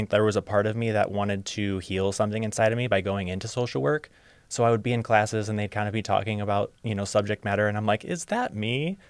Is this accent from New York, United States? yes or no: no; Holland, Ohio, United States; So I am a Toledo native. I was born and raised in Holland, Ohio, and I went to Springfield High School.